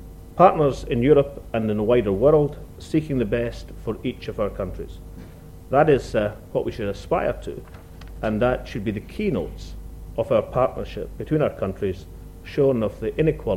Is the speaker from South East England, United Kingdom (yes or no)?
no; Scotland, United Kingdom; And as a Scot, I want to examine the opportunity this evening